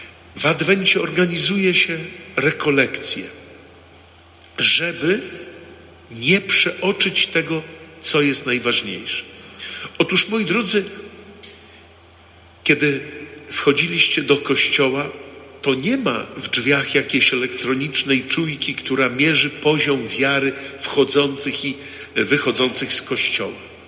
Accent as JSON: {"language": "Polish", "town": "Warsaw", "region": "Masovian Voivodeship", "country": "Poland", "tie": "born or raised there", "said": "wychowywałem się na Pradze, nad samą Wisłą, przy moście Śląsko-Dąbrowskim, blisko Parku Praskiego. Zoo niedaleko, to moje rejony dzieciństwa."}